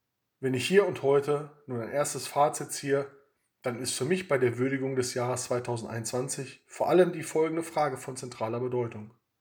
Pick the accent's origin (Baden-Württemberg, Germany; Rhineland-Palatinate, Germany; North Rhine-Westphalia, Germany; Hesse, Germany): North Rhine-Westphalia, Germany; Witten; So beträgt allein in meiner Heimatstadt Witten nur der finanzielle Corona-Schaden